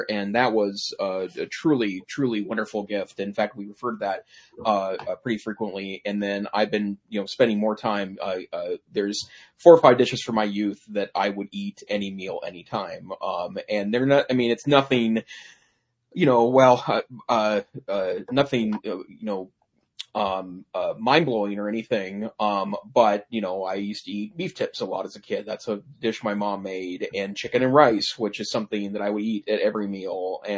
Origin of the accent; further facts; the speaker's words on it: Great Falls, Montana, United States; No, I grew up in Great Falls, 90 okay. miles north of Helena.